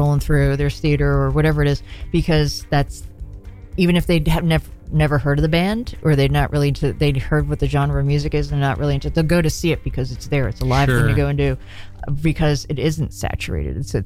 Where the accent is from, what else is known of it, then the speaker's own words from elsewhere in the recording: New York City, New York, United States; I grew up in New York City and in Brooklyn